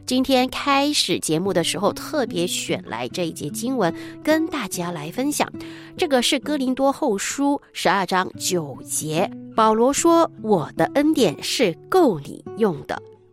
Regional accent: China; 特别呢是我们中国人经常就会觉得说，如果事事有余不会那么容易呢感到有动摇啊

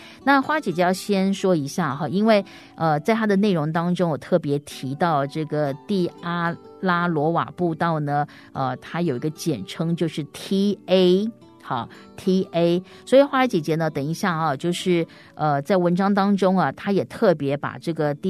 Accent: Taiwan; 有一回我被询问来自哪里，台湾，我回答，对方惊讶地重复着台湾。

